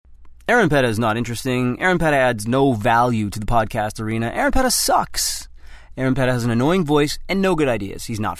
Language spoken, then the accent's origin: English; Canada; moved away; I grew up in Canada, where they use that outdated measurement system, Celsius.